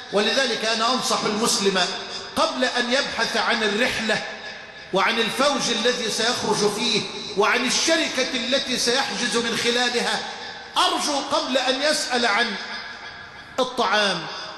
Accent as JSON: {"language": "Arabic", "country": "Egypt", "said": "اللهم اجعل بلدنا مصر امنا امانا"}